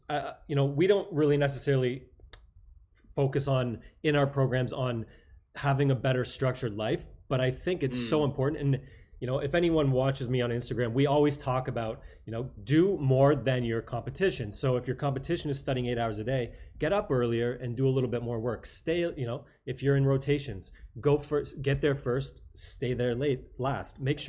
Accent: East Coast, United States; also born or lived in Chicago / California; because I'm from the East Coast, but I also lived in Chicago for a while, which is central. Then I was in California for a while.

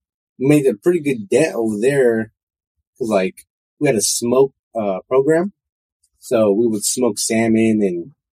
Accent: Arizona, United States; We're from Arizona. My mom's from New Mexico. My dad's from Arizona, but we lived in Arizona.

